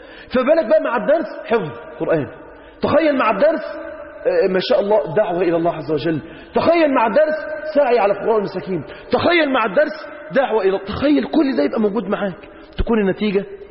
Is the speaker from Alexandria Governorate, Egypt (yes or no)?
no; Mansoura, Dakahlia, Egypt; أنا من المنصورة وسطكم